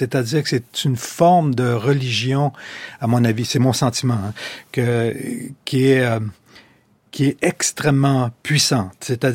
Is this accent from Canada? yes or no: yes; Quebec, Canada; Moi, je suis un bon Québécois